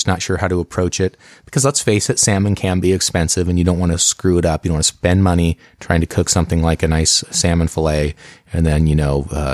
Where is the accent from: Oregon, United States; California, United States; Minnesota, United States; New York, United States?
Oregon, United States; And for me, a lot of it stems from the fact that I grew up in Oregon here in the Pacific Northwest.